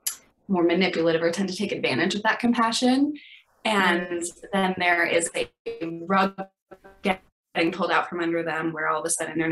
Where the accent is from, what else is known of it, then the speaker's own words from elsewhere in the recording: Denver, Colorado, United States; when I moved back to Denver, my hometown